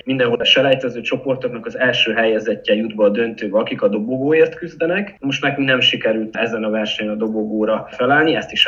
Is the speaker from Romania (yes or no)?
yes; Cluj-Napoca, Cluj County, Romania; innen különösen jó volt kolozsváriként részt venni